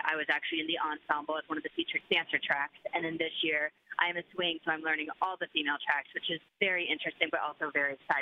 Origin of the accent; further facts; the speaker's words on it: Oklahoma, United States; in Oklahoma and we should be there pretty soon. I'm really excited to be performing back in like my hometown.